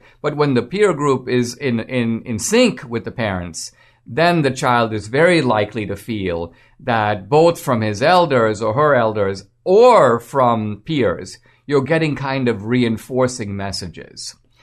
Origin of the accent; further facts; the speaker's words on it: India; in India, so I was part of a small Christian minority in India. My family is originally from Goa, which was a Portuguese colony.